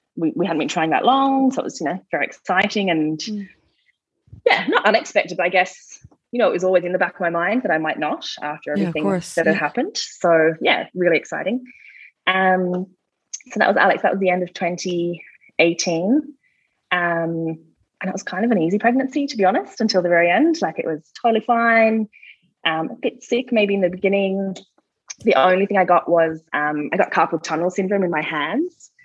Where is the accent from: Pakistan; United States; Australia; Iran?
Australia; moved away as an adult; now in Ireland; So I'm Australian, obviously. I'm a school teacher, and we moved here in 2016.